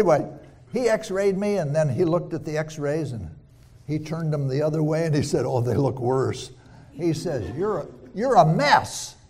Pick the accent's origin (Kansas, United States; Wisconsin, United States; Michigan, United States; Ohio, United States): Ohio, United States; Columbus; born there; I was born in Columbus, Ohio.